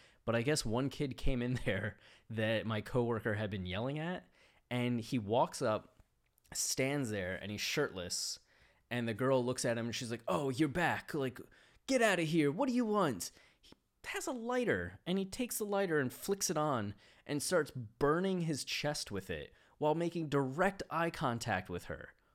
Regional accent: Canal Fulton, Ohio, United States; my hometown, Canal Fulton, Ohio, small, 5,000 people, nobody was really that big of a dick.

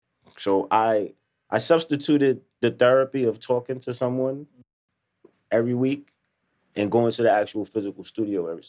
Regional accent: New York City, New York, United States; I'm from East Harlem, mm-hmm. Spanish Harlem, man. I'm from Carver Projects, born and raised.

